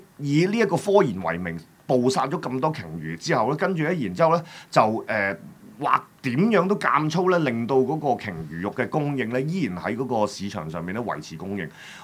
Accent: Hong Kong; 譬如假設我哋香港人咁樣，我哋而家忽然間嚇

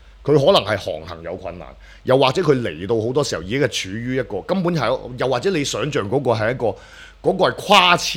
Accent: Hong Kong; 我哋香港人屌蜥蜴屌撚咗成千年啊

